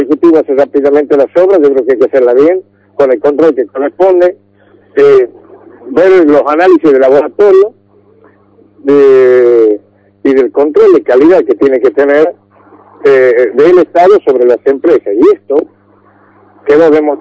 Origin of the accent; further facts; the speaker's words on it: Tucumán, Argentina; Soy un tucumano que he recorrido muchísimo la provincia de Tucumán